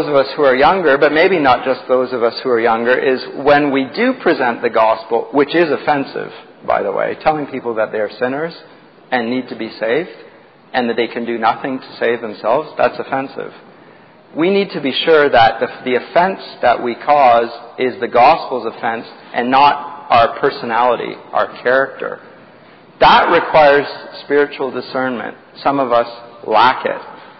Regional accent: Canada; I'm a Canadian as well as a Christian.

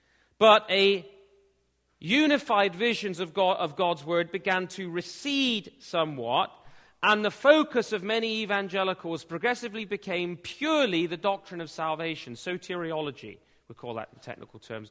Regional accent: England, United Kingdom; in the context in which I grew up in England

